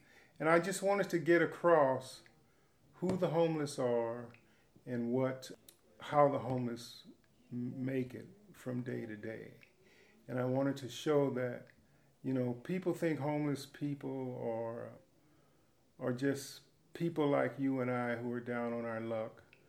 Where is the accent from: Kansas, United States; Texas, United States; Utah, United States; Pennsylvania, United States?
Kansas, United States; Kansas City; I'm a Lutheran pastor. I grew up in Kansas City, Kansas.